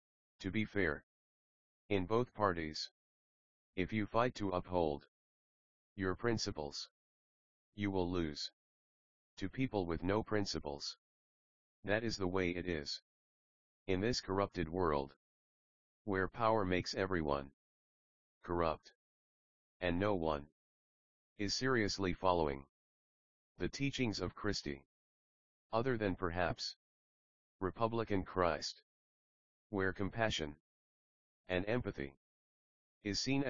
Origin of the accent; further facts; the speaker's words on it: Berkeley, California, United States; Although I grew up in Berkeley